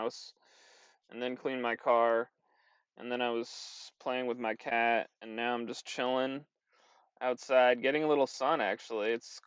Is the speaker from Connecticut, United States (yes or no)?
yes; Guilford, Connecticut, United States; Bic is from Connecticut, like me. I'm also from Connecticut. Bic is from Shelton, Connecticut, and I'm from Guilford, Connecticut.